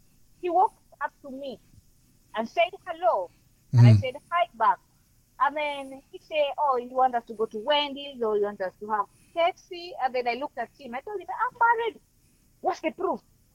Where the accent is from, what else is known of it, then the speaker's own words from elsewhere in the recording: Kenya; I'm from Kenya. And where I live is a tropical island place.